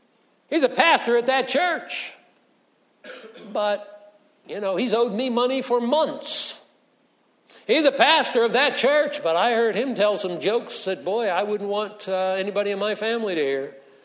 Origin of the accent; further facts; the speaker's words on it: East Coast, United States; I grew up on the East Coast. They weren't so fanatical about lawns back there.